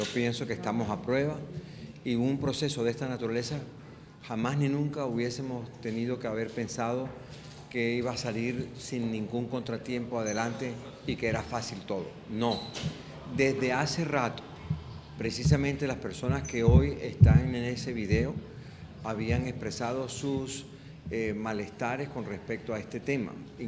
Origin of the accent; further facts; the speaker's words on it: Colombia; Como colombianos tenemos que crecernos en este momento